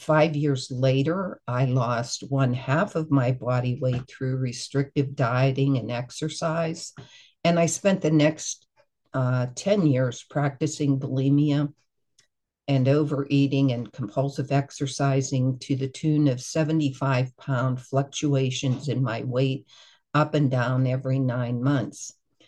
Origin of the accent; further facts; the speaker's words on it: Pittsburgh, Pennsylvania, United States; I am from Pittsburgh, Pennsylvania.